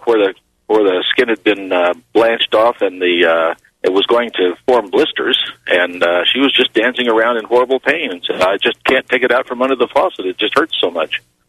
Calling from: Albuquerque, New Mexico, United States; I'm calling from Albuquerque.

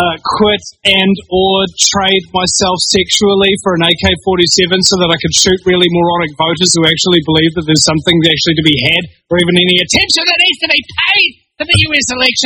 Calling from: New Zealand; I'm only 27. I'm broadcasting live from New Zealand.

